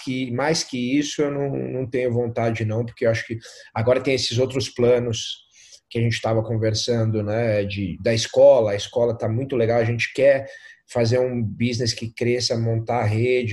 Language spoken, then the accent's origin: Portuguese; Brazil; eu sou brasileiro com o maior número de vitórias, mas eu queria ser o de todas as nacionalidades, né?